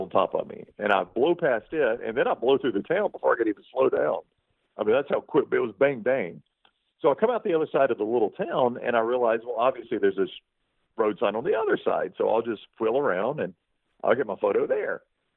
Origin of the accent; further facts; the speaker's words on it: Alabama, United States; look, I'm a Southern boy. I'm born and bred in Alabama. I've traveled, but I've lived my whole life here.